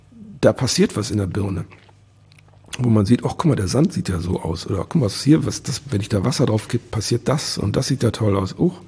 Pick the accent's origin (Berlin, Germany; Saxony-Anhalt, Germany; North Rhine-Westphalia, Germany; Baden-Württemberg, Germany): North Rhine-Westphalia, Germany; Wuppertal; born there; ich bin in Elberfeld geboren. Das war 70er Jahre, alles relativ alternativ.